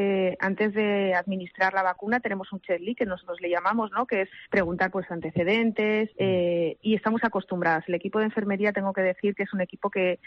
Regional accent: Canary Islands, Spain; yo soy de Tenerife

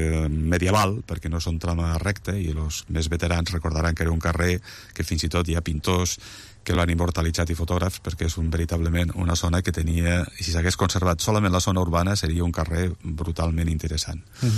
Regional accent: Lleida, Catalonia, Spain; jo també vaig néixer al carrer del General, és a dir, que jo el meu barri també és el del Canyeret.

